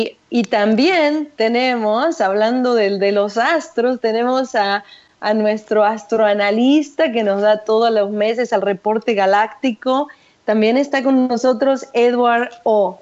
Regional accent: Argentina; now in Los Angeles, United States; las dos somos de Argentina y nacimos hasta en el mismo barrio, fuimos hasta las mismas escuelas

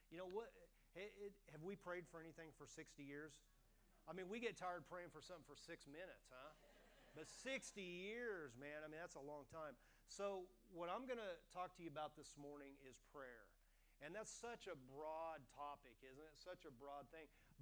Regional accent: Oklahoma, United States; also born or lived in Kansas; Deb and I, we're originally from Oklahoma via Kansas. We lived in Oklahoma for 25 years

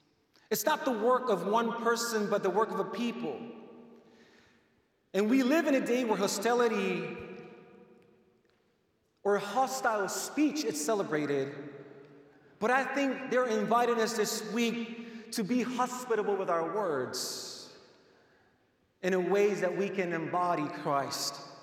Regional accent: Puerto Rico; English is a second language; now in United States; I was born and raised in Puerto Rico

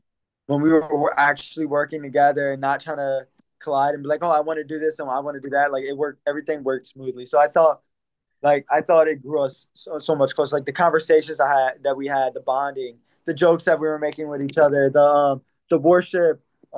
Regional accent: Philadelphia, Pennsylvania, United States; now in Leicester, United Kingdom; It can be hard to speak because I'm from Philly, so it can be hard to speak to somebody from Leicester like they're from Philadelphia.

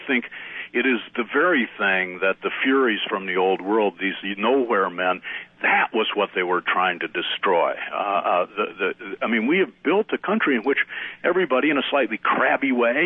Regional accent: Toledo, Ohio, United States; I come from Toledo, Ohio, near Dearborn, Michigan, largest community of Arabs in the world outside of the Middle East.

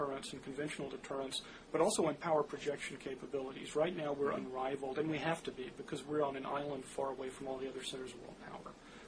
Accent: United States; But as an American, I understand it, because we're basically a civilian country, right?

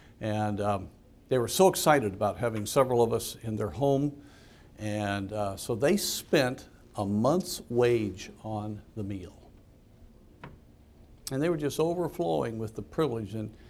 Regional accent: United States; I'm still proud to be an American. I'm unapologetic about being an American.

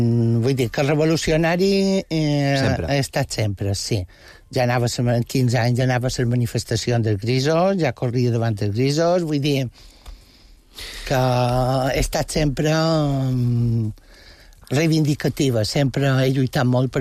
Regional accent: Palma, Balearic Islands, Spain; No, però vaig néixer aquí, són d'aquí.

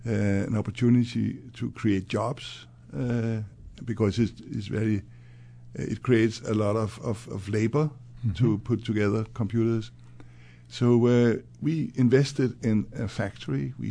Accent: Copenhagen, Capital Region of Denmark, Denmark; I was born in Copenhagen, mm-hmm. grew up there, and I studied law and became an attorney.

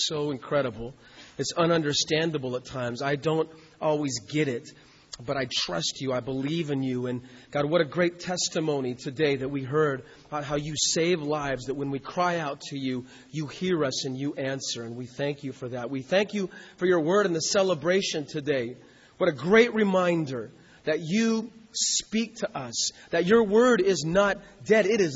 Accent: Medford, Oregon, United States; I am from Medford, Oregon.

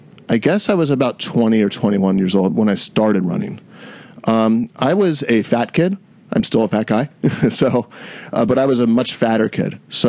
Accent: San Clemente, California, United States; also born or lived in Flushing, New York; I was born in Flushing, New York. I went to high school actually in San Clemente, California.

